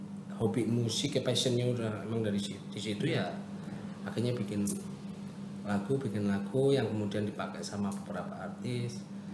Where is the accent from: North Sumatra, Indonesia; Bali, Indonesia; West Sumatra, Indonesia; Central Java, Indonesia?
Central Java, Indonesia; Purwokerto; born there; Asal Banjarnegara tapi lahiran Purwokerto.